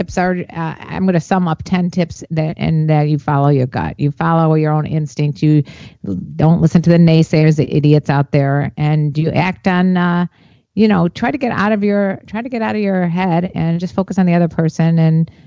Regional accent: Northbrook, Illinois, United States; We're North Shore, lived in Northbrook most of Cam was born in Northbrook. I've been in Chicago area in and out of the north suburbs since I was 1 year old.

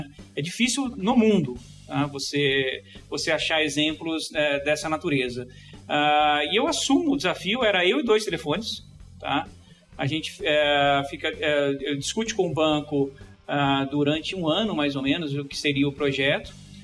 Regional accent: São Paulo, Brazil; Ok, eu nasci em São Paulo, né? Sou paulista da Gema

